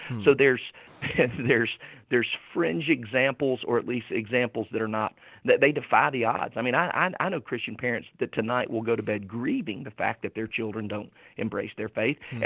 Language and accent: English; Warner Robins, Georgia, United States; the church where I was raised in Warner Robins, Georgia, which is middle Georgia.